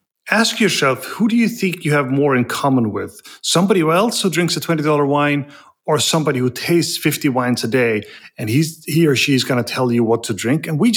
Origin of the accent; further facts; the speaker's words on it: Faroe Islands; Yeah, I probably grew up in a pretty unlikely place. I come from a place called the Faroe Islands.